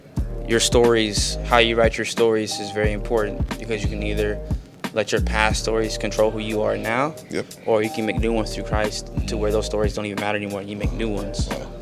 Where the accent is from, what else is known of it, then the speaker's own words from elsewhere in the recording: Cincinnati, Ohio, United States; So I'm from Cincinnati, right? So I represent the Bengals